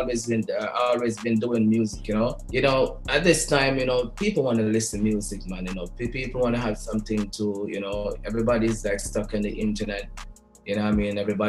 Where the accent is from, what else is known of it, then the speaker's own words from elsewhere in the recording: Negril, Westmoreland, Jamaica; I was born and raised in Negril, you know, the earlier part of my life, you know, okay. Until I moved to Montego Bay due to studies